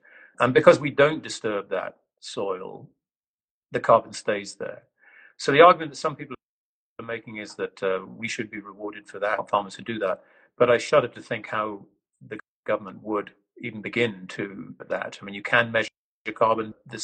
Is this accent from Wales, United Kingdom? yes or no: yes; Wales, United Kingdom; I sound like an Englishman and act like an Englishman, I suppose, but I am Welsh.